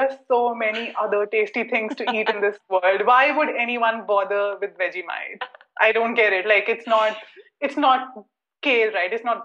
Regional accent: India; I'm an Indian person.

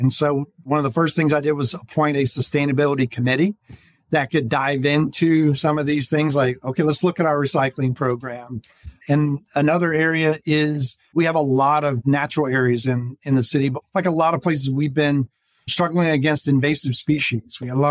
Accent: Oxford, Georgia, United States; But I grew up in Oxford, and my wife and I moved back here when we were starting our family in 1995.

